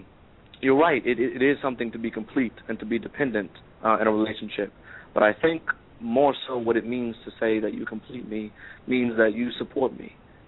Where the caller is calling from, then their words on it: New Orleans, Louisiana, United States; From New Orleans.